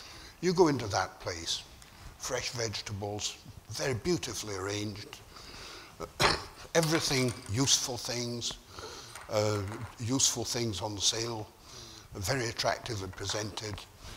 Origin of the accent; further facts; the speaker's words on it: Scotland, United Kingdom; I, as a Scotsman, have a sort of cousinly feeling for